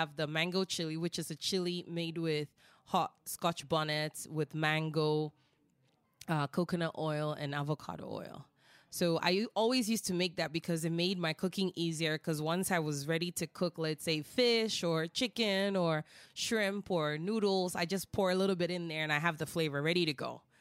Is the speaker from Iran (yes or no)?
no; Ghana; But growing up in Ghana, I literally used to pick the tamarind from the trees.